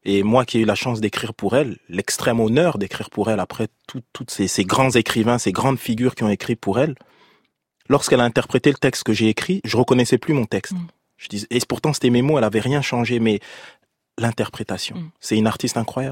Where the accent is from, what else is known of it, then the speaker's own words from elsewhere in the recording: France; mes racines sont congolaises, africaines, je prends soin de mes racines, elles sont importantes, mais mon tronc, mes fruits, mes branches, je suis français, européen.